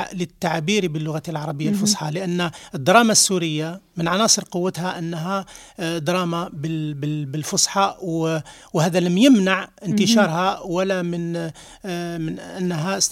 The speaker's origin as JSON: {"language": "Arabic", "country": "Algeria", "said": "وإن كان بلدي الجزائر الذي أحبه كثيرا"}